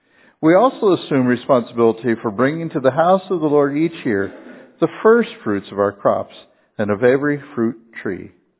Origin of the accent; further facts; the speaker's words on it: Carbondale, Pennsylvania, United States; brings back all sorts of memories of things we used to do as kids together there, growing up in Carbondale, Pennsylvania.